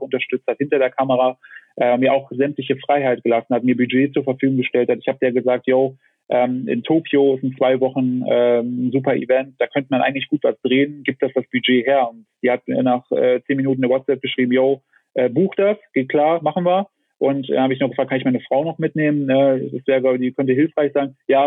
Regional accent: Saxony, Germany; Ich bin in der Nähe von Leipzig groß geworden

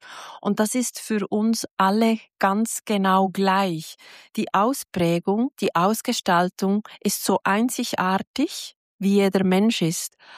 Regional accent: Switzerland; ich komme ja aus der Schweiz

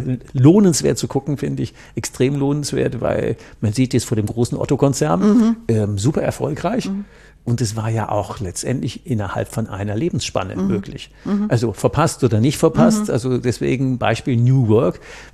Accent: North Rhine-Westphalia, Germany; ich komme aus dem Rhein, dafür sagen wir, Gölsche Klüngel

